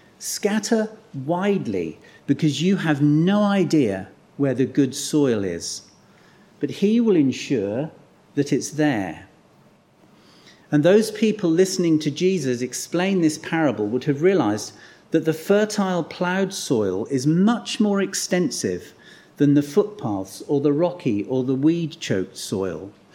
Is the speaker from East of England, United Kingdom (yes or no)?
yes; Lowestoft, East of England, United Kingdom; many of them in my hometown of Lowestoft.